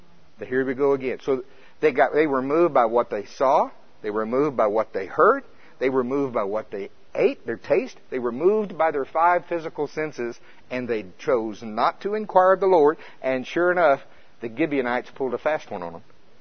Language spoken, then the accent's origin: English; United States; I'm from Pottawatomie County.